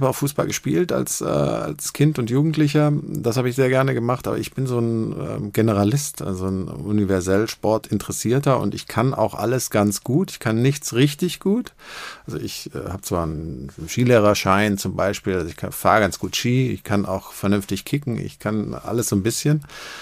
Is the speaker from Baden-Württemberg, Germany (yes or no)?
yes; Stuttgart, Baden-Württemberg, Germany; accent: Swabian; also born or lived in Tübingen; now in Cologne, Germany; bin Schwabe, dem man das zum Glück nicht mehr so anhört. Ich komme aus Tübingen, bin in Stuttgart groß geworden, lebe jetzt seit Ewigkeiten in Köln